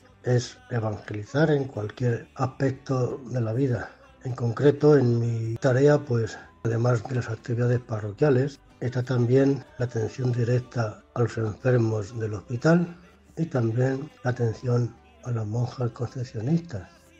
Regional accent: Herencia, Castilla-La Mancha, Spain; born there; Nací en Herencia y fui ordenado en Demiel el 16 de julio de 1988.

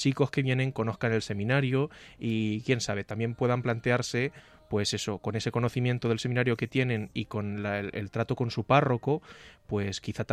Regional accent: Manzanares, Castilla-La Mancha, Spain; Soy natural de Manzanares y actualmente estoy en cuarto de teología

